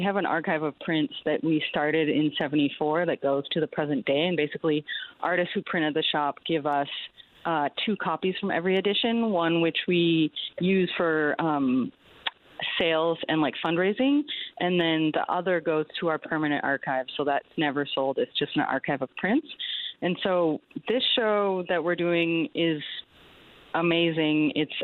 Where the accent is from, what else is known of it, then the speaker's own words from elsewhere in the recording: Montreal, Quebec, Canada; Okay, so I am originally from Montreal, born and raised.